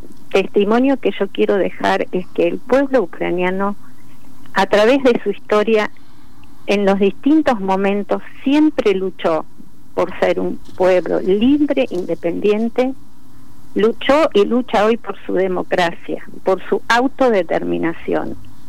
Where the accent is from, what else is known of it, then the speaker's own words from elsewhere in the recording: Argentina; born there; Después nací yo, soy la única argentina de mi familia.